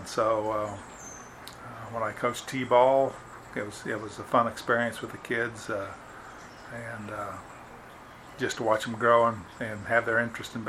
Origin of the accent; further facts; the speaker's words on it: Lee's Summit, Missouri, United States; My address is 1911 Southwest Lindsley Lane, and I am born and raised in Lee Summit, grew up here.